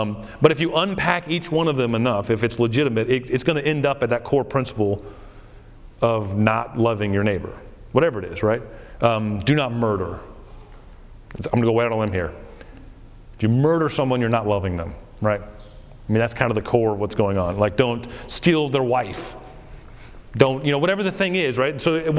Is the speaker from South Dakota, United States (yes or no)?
no; Florida, United States; Now I grew up in South Florida, so that was more of a Baptist thing.